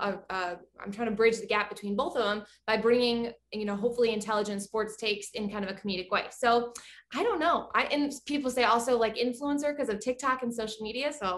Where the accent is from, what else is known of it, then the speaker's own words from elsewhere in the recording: Grand Rapids, Michigan, United States; so I'm from Grand Rapids, Michigan, small town in the west side of Michigan.